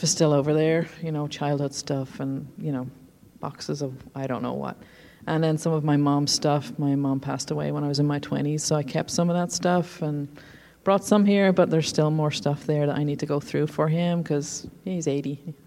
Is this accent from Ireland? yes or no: yes; Ireland; because I'm from Ireland until I married this man from West Richland. I was an Irish resident.